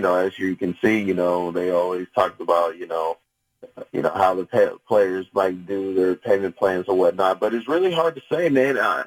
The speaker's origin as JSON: {"language": "English", "town": "Indianapolis", "region": "Indiana", "country": "United States", "tie": "born or raised there", "said": "And it was just great growing up in Indianapolis"}